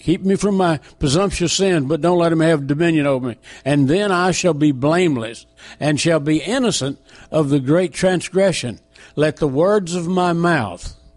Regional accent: Texas, United States; I am from Texas, and we keep drilling till we hit oil.

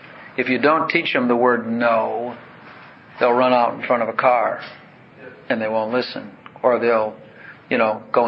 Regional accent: Chicago, Illinois, United States; We grew up in Chicago.

